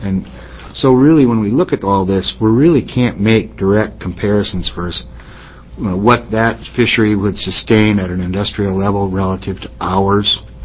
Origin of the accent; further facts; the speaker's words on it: Iowa, United States; I use fallow because I grew up in Iowa.